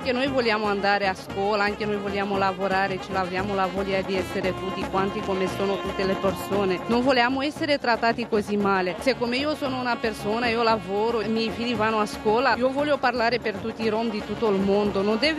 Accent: Romania; now in Milan, Italy

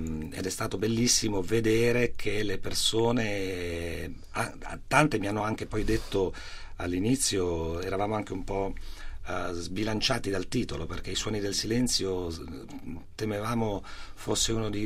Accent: Genoa, Liguria, Italy; Io sono cresciuto a Genova, frequentavo l'oratorio, frequentavo la chiesa

